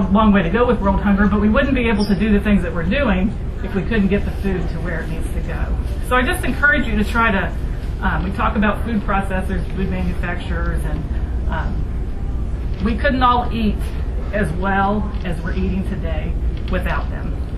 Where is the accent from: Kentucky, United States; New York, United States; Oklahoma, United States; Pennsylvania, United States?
Kentucky, United States; Lexington; I grew up in Kentucky, grew up in Lexington, now live in Northern Kentucky, so Kentucky has been my home for over 40 years